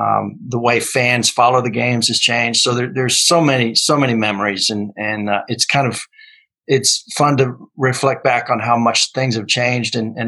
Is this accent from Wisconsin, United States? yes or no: yes; Wisconsin, United States; Well, my very earliest, I remember growing up in Wisconsin.